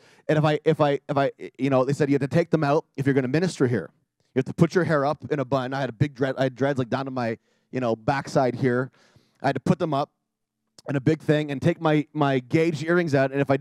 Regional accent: Canada; I'm a Canadian, like liberal, not politically, but liberal, like free, you know.

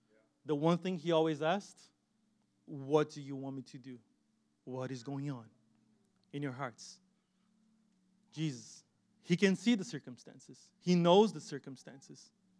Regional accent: Brazil; I know I come from Brazil.

